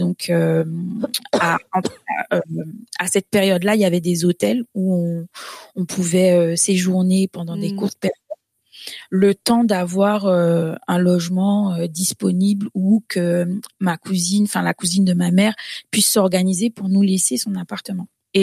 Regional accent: Guadeloupe; born there; moi, je suis née en Guadeloupe hein, et donc j'ai grandi dans une famille vraiment chrétienne.

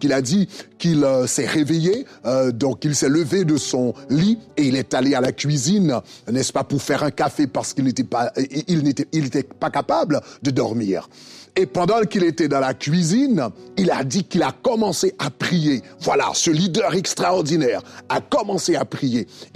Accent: Haiti; Dans l'histoire d'Haïti, évidemment je suis d'Haïti, et l'un des grands leaders, ou encore je dirais l'architecte de l'indépendance haïtienne, c'était un homme de prière qui s'appelait Toussaint Louverture.

